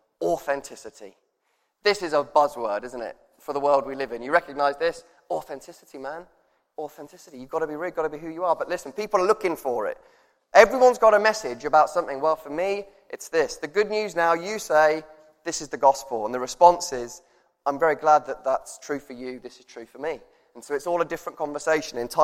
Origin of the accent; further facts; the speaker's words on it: England, United Kingdom; But because we're English, he said, no, don't make me a chicken pie.